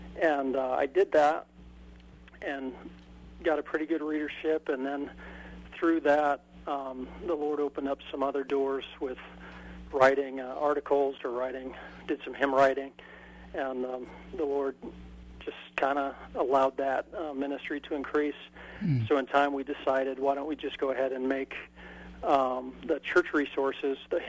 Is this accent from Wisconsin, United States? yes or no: no; Colorado, United States; Yeah, I grew up in Colorado. And then ended up going to Bob Jones University for undergrad and then stayed for seminary. So, yeah, I know Greenville area pretty well.